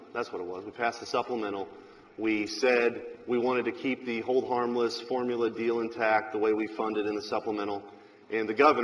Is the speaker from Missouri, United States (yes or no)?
yes; St. Louis, Missouri, United States; you and I both accept we come from the St. Louis metropolitan area.